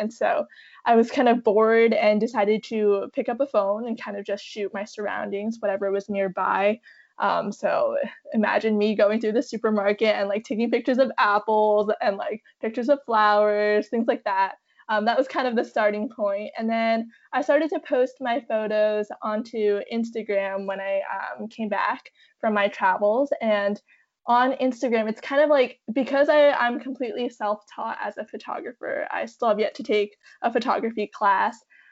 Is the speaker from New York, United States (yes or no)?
yes; New York, United States; Yeah, so I'm from New York, about an hour north of New York City, and I started photography when I was in sixth grade